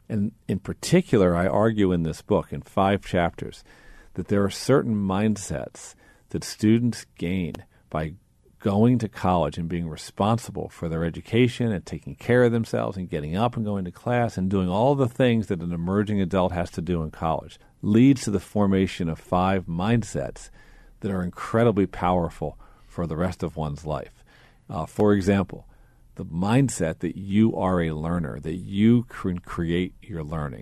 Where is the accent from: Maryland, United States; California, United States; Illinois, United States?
Maryland, United States; Baltimore; I grew up in Baltimore City, and I was born in 1961.